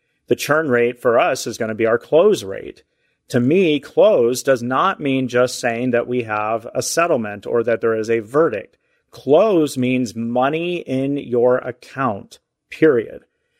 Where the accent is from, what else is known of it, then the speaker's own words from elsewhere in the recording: Ohio, United States; I grew up in Ohio, pretty close to where John, you know, not too far from where he's at in Michigan.